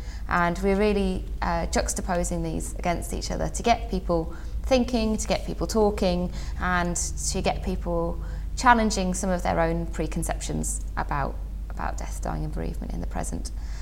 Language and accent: English; England, United Kingdom; now in Yorkshire, United Kingdom; Oh, well, I'm not from Yorkshire originally, I'm from the Midlands originally, but I have to say I've lived in Yorkshire for about 10 years now